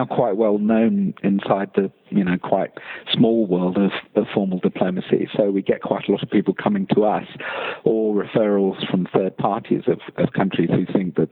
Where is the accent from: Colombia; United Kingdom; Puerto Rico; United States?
United Kingdom; My breach from formal diplomacy, from being a British diplomat, happened because of the Iraq war.